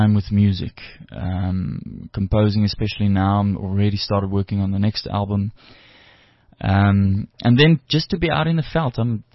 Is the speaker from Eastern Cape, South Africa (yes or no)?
no; Johannesburg, Gauteng, South Africa; I was born and bred in Joburg.